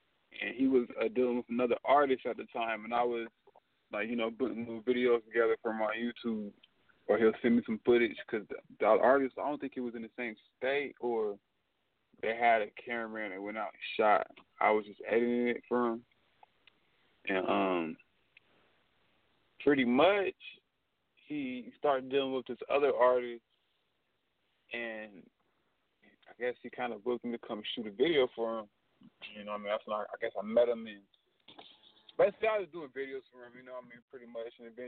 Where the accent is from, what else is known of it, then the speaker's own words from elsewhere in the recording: Portland, Oregon, United States; But I'm from Portland, Oregon. And, you know, things are a little different out there. Well, not a little different. They're way different out there than they are out here.